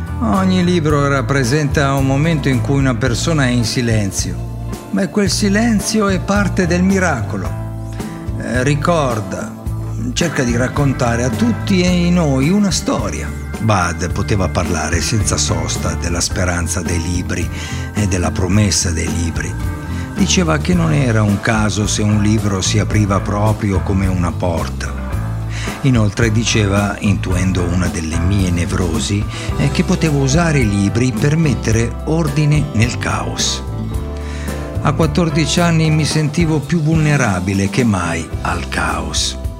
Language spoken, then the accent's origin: Italian; Acquedolci, Sicily, Italy; born there; il 4 maggio del 1957, sono nato io, ad Acque Dolci, in provincia di Messina.